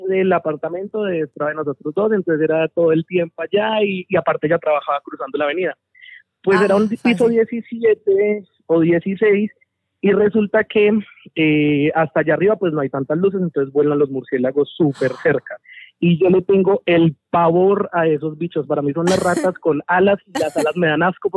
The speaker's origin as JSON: {"language": "Spanish", "region": "Bogotá", "country": "Colombia", "said": "Yo estoy en Armenia. Pues yo soy de Bogotá, vivo en Bogotá, pero pues estoy de vacaciones en Armenia."}